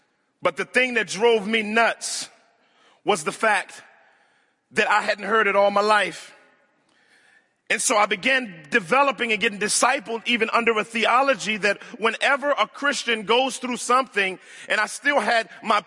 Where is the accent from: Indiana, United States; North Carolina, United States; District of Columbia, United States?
District of Columbia, United States; Washington; I grew up in inner city Washington, D.C. And in growing up in Washington, D.C., started off in the projects of Southwest Washington, D.C.